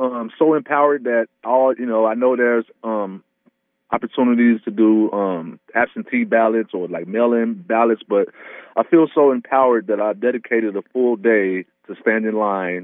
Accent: Chicago, Illinois, United States; now in Iowa, United States; Chicago, Illinois. I've lived in Iowa for about 20 years.

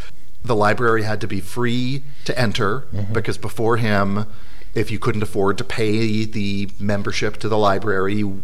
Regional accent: Walnut Creek, California, United States; I grew up in the East Bay in Walnut Creek, and my grandparents lived on Beachcomber Drive in Morro Bay

